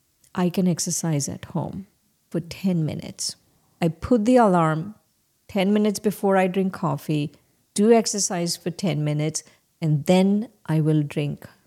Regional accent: India; when I was growing up in India

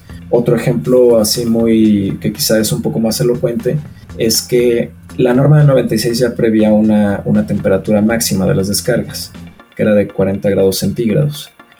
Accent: Mexico; para nosotros como pues mexicanos

